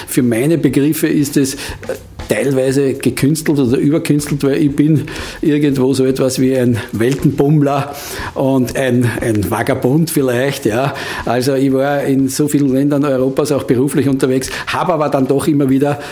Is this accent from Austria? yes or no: yes; Lower Austria, Austria; Ich bin Niederösterreicher